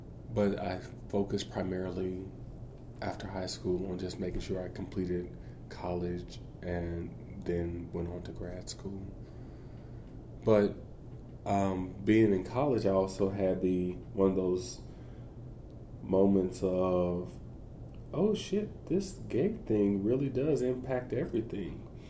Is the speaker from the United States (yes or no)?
yes; United States; an American in Europe. Is you're a minority, and I was a multiple minority, black gay man in Austria.